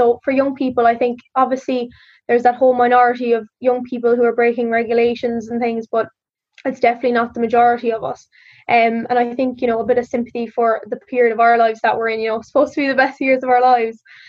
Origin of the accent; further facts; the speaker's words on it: Munster, Ireland; obviously I'm from West Cork, so it's only an hour and a half from here.